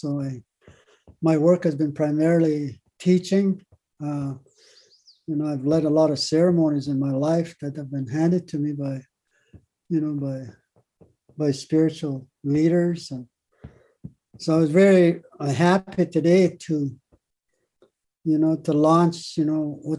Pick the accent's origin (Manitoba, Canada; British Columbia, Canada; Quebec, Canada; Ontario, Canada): Manitoba, Canada; I'm from Sagging First Nation